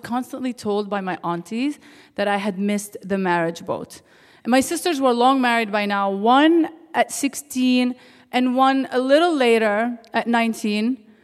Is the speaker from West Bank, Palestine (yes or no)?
yes; Jericho, West Bank, Palestine; Christian in the small town of Jericho. The youngest of six kids, dad was a welder, mom was a farmer. While growing up in the West Bank, we were constantly fed Islamophobic horror stories.